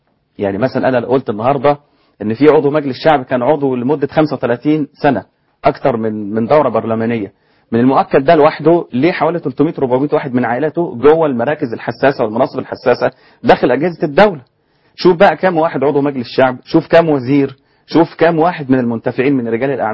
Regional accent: Egypt; وطبعا احنا شعرنا كمصريين عموما

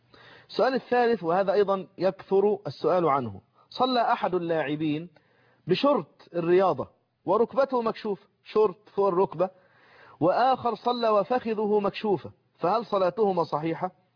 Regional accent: Egypt; احنا عندنا في مصر القبلة إلى جهة الجنوب الشرقي

